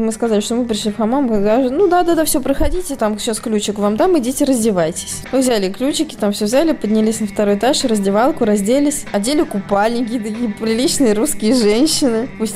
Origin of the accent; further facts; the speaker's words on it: Caucasus, Russia; еще не додумала сказать, что я из России. Всегда говорю, что я с Кавказа, Кавказия, да.